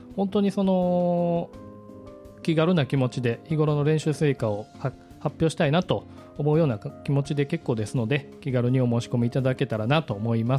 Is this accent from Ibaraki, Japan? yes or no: no; Kyoto, Japan; なぜかもう生まれも育ちも京都なんですけれども